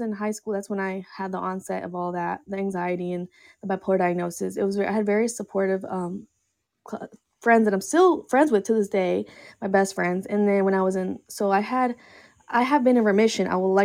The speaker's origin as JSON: {"language": "English", "country": "Colombia", "moved": "yes", "said": "I am Colombian. I was born in Colombia, but I have been living here for 20 years"}